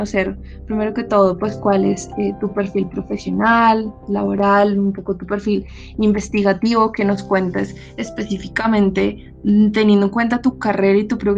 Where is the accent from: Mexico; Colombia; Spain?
Colombia; nos toca como ciudadanos, como personas, como colombianos